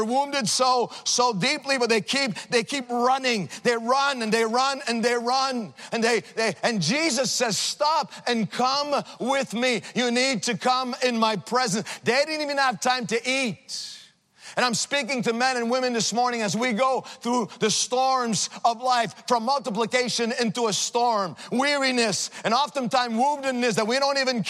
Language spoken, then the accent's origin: English; Montreal, Quebec, Canada; I was from Montreal, you know, I'm from the streets in Montreal